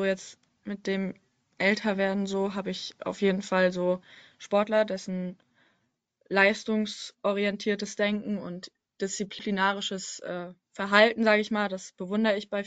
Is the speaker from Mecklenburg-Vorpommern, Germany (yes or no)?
yes; Rostock, Mecklenburg-Vorpommern, Germany; born there; now in Bremen, Germany; bin 17 Jahre alt, komme gebürtig aus Rostock.